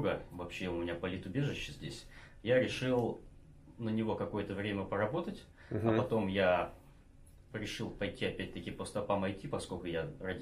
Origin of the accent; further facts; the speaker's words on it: Askino, Bashkortostan, Russia; moved away as an adult; also born or lived in Ufa; now in Moscow, Russia; Но сам родом я из Башкирии, села Аскина. И 8 лет я еще жил в Уфе.